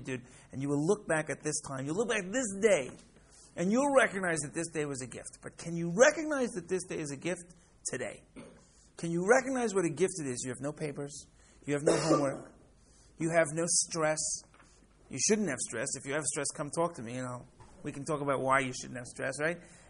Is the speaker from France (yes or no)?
no; Israel; now in Florida, United States; We're here in Florida. We come from Israel.